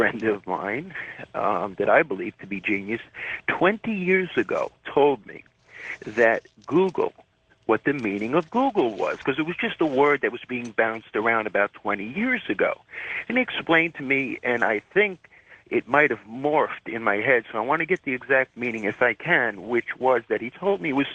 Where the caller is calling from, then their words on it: England, United Kingdom; Hi, I'm calling from England.